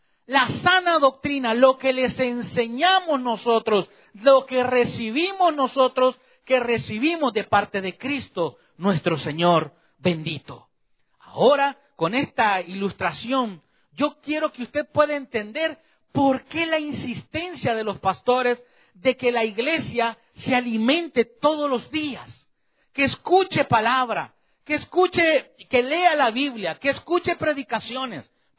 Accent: El Salvador; recuerdo que allá en mi país, en El Salvador

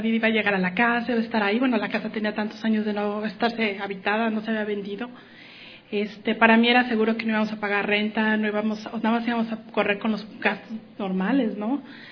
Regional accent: Mexico; porque yo soy mexicana y él salvadoreño

